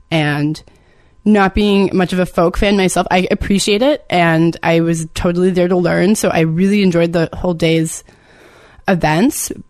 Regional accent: Nova Scotia, Canada; but I'm from the South Shore, and it is a tiny, tiny little town.

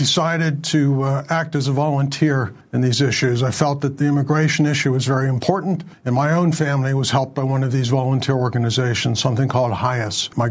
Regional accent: Johnstown, Pennsylvania, United States; We settled in western Pennsylvania in my hometown of Johnstown, Pennsylvania, which was a burgeoning iron and steel center at the time.

